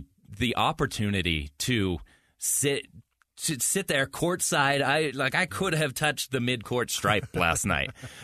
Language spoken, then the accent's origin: English; Logan, Utah, United States; I grew up in Logan. We've talked about that, given our background of Utah State and why we're doing this podcast.